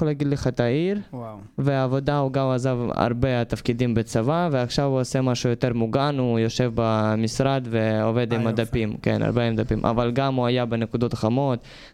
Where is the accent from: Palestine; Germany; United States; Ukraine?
Ukraine; Vinnytsia, Vinnytsia Oblast; Hebrew is a second language; now in Israel; מוויניצה. זה היה מתחת הקייב, זה 4 שעות, לישראל זה הרבה, אבל באוקראינה זה לא כל כך כאילו רחוק.